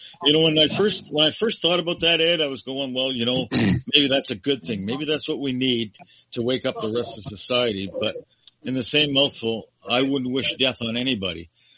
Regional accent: Toronto, Ontario, Canada; I was born and raised in Toronto. You know what? When I was growing up in Toronto, it was one of the greatest places in the world to grow up.

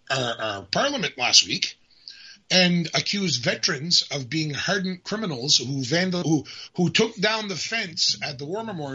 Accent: Canada; you're so in shock yourself as a Canadian

